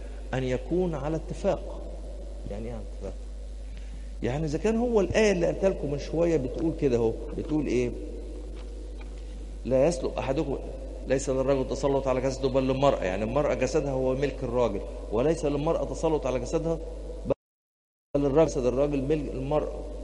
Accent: Shubra, Cairo Governorate, Egypt; انا من شبرا اصلا

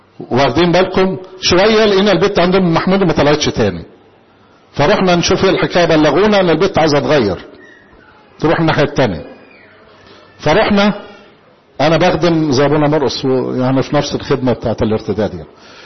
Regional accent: Egypt; احنا معتادين كمصريين احنا كل واحد يصلي وحده

